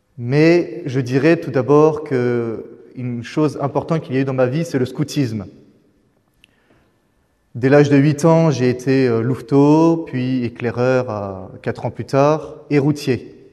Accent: Blanzay, Nouvelle-Aquitaine, France; Je suis du Poitou. J'habite dans un petit village qui s'appelle Blanzé, dans le 86. Petit village de 800 habitants, mais une grande paroisse.

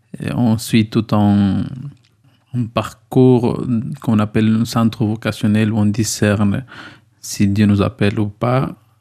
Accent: Ecuador; now in Bayonne, France; je viens de l'Équateur, j'ai 30 ans. Bon, je viens d'une famille de 9 enfants, moi je suis le 7e, alors entre le petit. Et voilà, je suis à Bayonne depuis 9

